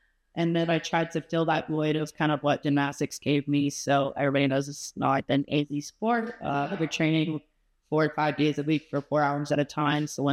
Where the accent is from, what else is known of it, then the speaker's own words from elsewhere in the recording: Conyers, Georgia, United States; also born or lived in Hilton Head; I grew up in Conyers, Georgia, so east of Atlanta. I was born in Hilton Head, and I only lived there for 8 years.